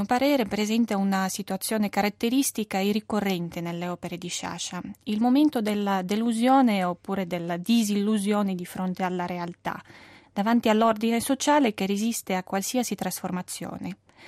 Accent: Russia; Italian is a second language; now in Lugano, Switzerland; vengo dalla Russia, faccio il dottorato in letteratura italiana all'Università di San Pietroburgo e per un anno sono qua a Lugano ospite dell'Istituto di Studi Italiani.

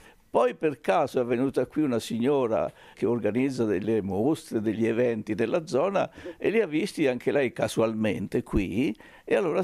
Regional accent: Colli del Tronto, Marche, Italy; born there; a proposito del mio paese di nascita, che si chiama Colli del Tronto, che è un paese di quasi 1000 abitanti nelle Marche.

